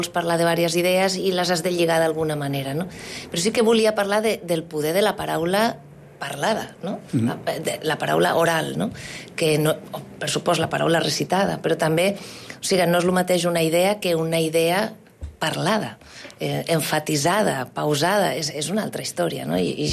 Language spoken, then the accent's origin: Catalan; Zaragoza, Aragon, Spain; jo som de Saragossa, és una ciutat una mica provinciana